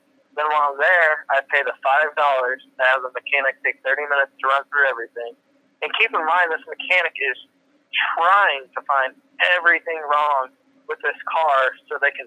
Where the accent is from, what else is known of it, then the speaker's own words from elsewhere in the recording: Indiana, United States; Which, I mean, you know, I'm from Indiana, so it doesn't really matter here